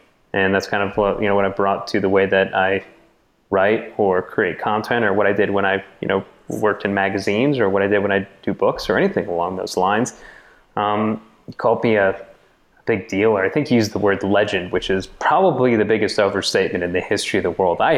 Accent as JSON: {"language": "English", "town": "Chicago", "region": "Illinois", "country": "United States", "tie": "born or raised there", "said": "I grew up in Chicago, for all the Chicago sports teams."}